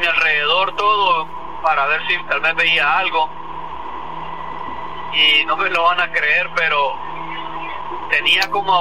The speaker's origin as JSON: {"language": "Spanish", "country": "Honduras", "lives_now": "New York, United States", "said": "Me llamo desde el estado de Nueva York, pero soy originario de Honduras."}